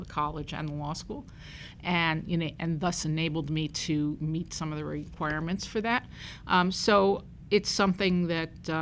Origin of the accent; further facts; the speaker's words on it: Brooklyn, New York, United States; I grew up in Brooklyn.